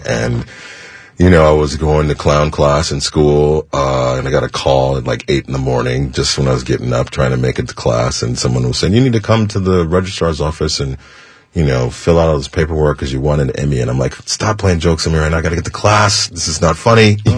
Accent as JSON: {"language": "English", "town": "Chicago", "region": "Illinois", "country": "United States", "tie": "born or raised there", "said": "I grew up in Chicago, so I'm kind of familiar with Chicago cops."}